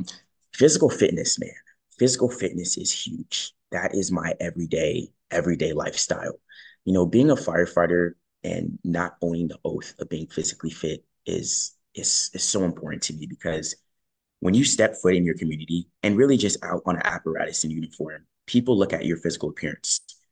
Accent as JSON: {"language": "English", "region": "Florida", "country": "United States", "said": "I am from South Florida."}